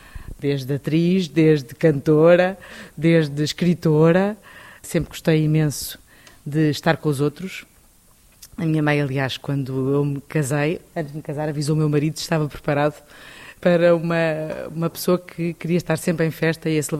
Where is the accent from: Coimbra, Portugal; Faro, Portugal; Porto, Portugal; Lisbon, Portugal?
Lisbon, Portugal; born there; A minha mãe nasceu em Foz de Cua, o meu pai em Torres Vedras. Encontraram-se os dois em Torres Vedras e depois vieram viver para Lisboa, onde eu nasci.